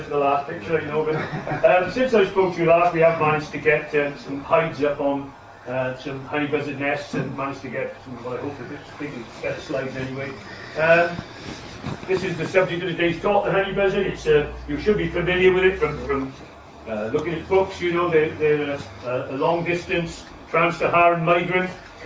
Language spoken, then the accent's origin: English; Wales, United Kingdom; so obviously being a Welshman didn't worry me that much if I upset you